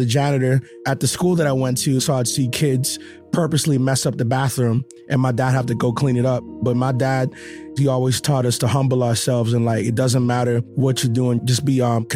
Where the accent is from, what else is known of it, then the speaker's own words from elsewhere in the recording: Nassau, New Providence, Bahamas; moved away; I am originally from Nassau, Bahamas. We actually lived in the poorest part of Nassau, Bahamas, which is a place called Camp Road.